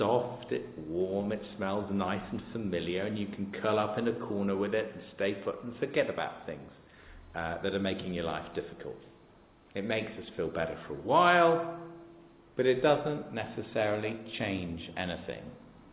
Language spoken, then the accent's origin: English; United Kingdom; We're British, after all.